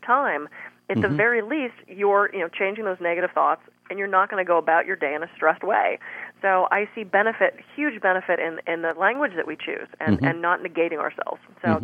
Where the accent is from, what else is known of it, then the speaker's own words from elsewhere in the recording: East Coast, United States; You know, I'm from the East Coast originally. I talk fast, I walk fast, I eat fast.